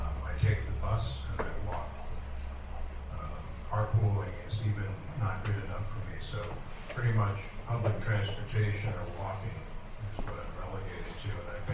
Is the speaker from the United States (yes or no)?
yes; New York, United States; from Ulster County, going on 60 years. My father drove bus and taxi and other public transportation that I grew up with.